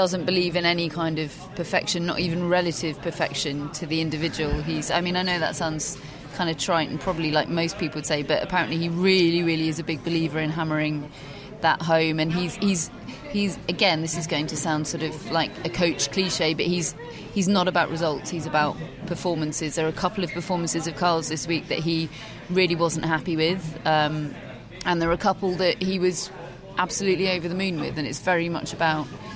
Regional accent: United Kingdom; remind people that we are British

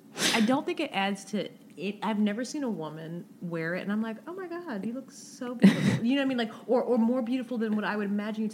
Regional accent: the South, United States; maybe it's because I'm from the South where I see a lot of wigs

